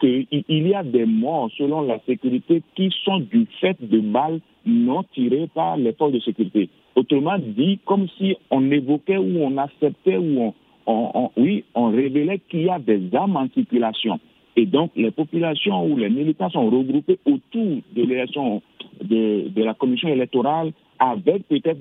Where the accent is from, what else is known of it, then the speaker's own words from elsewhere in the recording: Benin; now in Accra, Ghana; Je suis béninois, mais travaillant et résident au Ghana. Et je ne suis pas ghanéen